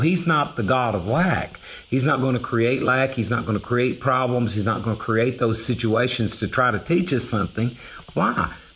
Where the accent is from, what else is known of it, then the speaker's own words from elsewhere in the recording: Appalachia, United States; It's like I'm a hillbilly, and or maybe I should say politically correct, I'm an Appalachian American, you know.